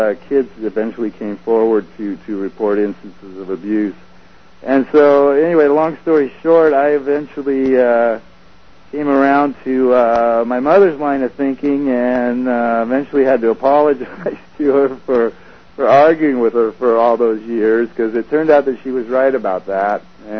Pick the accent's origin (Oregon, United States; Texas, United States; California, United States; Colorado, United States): California, United States; Torrance; I grew up in Torrance, which is a neighboring city to where was it, Manhattan Beach or Hermosa Beach?